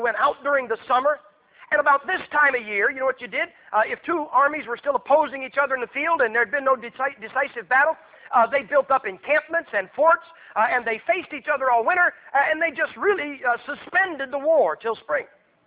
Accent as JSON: {"language": "English", "town": "Massillon", "region": "Ohio", "country": "United States", "tie": "born or raised there", "said": "I was raised in Massillon, Ohio. You guys understand steel here. Man, I was raised three blocks from the steel mills. My dad worked at Republic, worked there 43 years."}